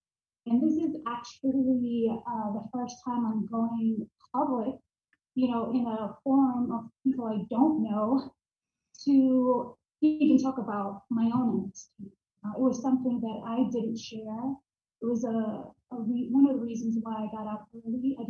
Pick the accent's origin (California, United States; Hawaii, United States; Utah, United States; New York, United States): New York, United States; Brooklyn; also born or lived in Miami; So growing up in Brooklyn, New York, and then I moved to Florida, to Miami, Florida, where I graduated early from high school